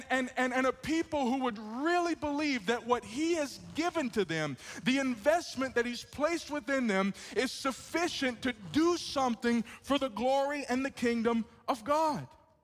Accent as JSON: {"language": "English", "region": "the South", "country": "United States", "said": "Like I said, we're from the South."}